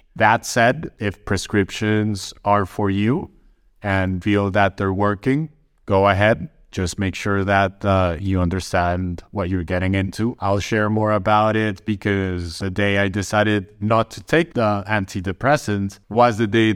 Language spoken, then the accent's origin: English; Colombia; growing up in Colombia during the 90s, a time where violence was prevalent in different parts of the country, left a lot of PTSD that I'm still trying to analyze, digest, and turn into a new way of approaching